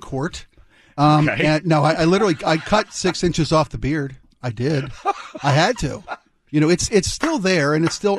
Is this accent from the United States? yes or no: no; Ireland; but I did mention that I'm Irish and I'm halfway into a fifth of Jameson since we started.